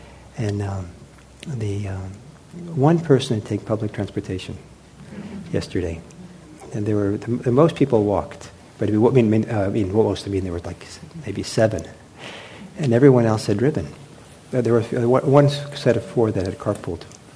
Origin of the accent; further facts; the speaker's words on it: Los Angeles, California, United States; Or when I was growing up in Los Angeles in the late 60s